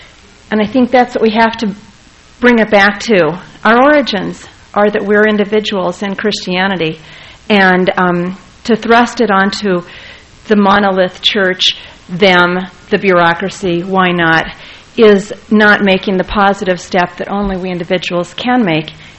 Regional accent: Chicago, Illinois, United States; I'm a Chicagoan. You know, I'm not an English, Danish, Mormon. I'm not any of those three things. First, I'm raised in Chicago. I'm a Chicagoan

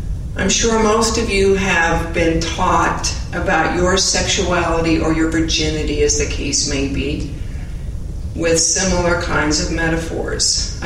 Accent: Provo, Utah, United States; I grew up in Provo. My father taught chemistry at BYU for 40 years. And it was a very traditional Mormon household.

